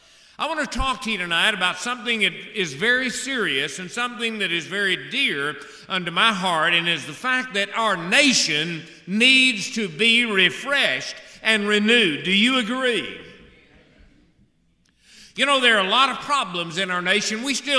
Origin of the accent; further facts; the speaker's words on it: Hallsville, Texas, United States; This is my hometown of Hallsville, and I always tell everybody that.